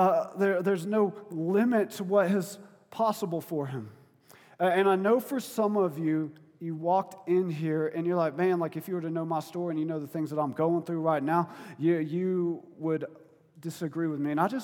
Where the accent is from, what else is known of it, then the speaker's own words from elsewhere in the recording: Florida, United States; Like, I'm from Florida, right? And we had a couple houses that were, like, worth $1 million.